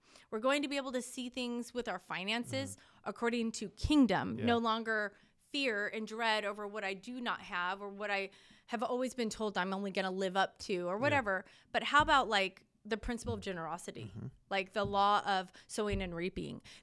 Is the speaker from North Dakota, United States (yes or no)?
no; California, United States; And sorry, we're from California.